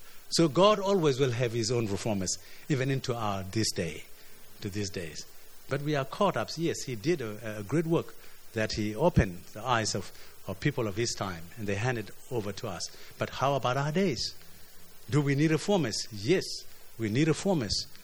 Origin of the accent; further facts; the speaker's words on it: South Sudan; born there; I'm familiar with this pole because I was born in South Sudan.